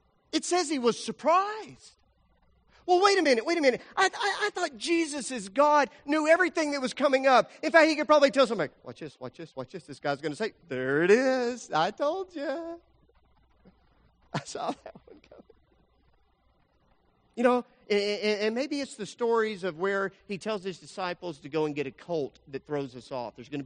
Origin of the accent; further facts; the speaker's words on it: Lubbock, Texas, United States; I grew up in Lubbock, Texas.